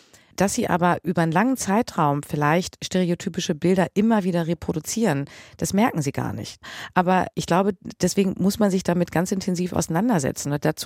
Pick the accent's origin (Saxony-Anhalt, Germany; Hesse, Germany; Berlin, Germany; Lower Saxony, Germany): Lower Saxony, Germany; also born or lived in East Germany; weil mein Vater kommt aus Algerien. Geboren bin ich aber in Ostdeutschland. Und bin rübergekommen, da stand die Mauer noch, und bin in Niedersachsen groß geworden. Und meine Wahlheimat ist die Nordsee.